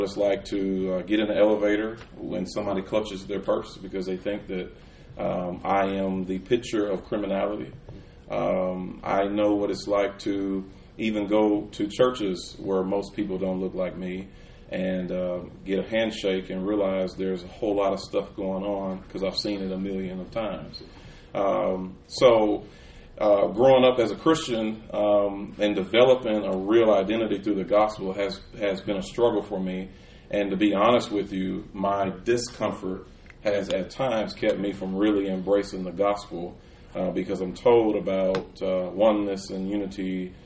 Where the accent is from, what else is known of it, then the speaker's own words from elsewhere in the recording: Kansas City, Kansas, United States; I grew up in Kansas City, Kansas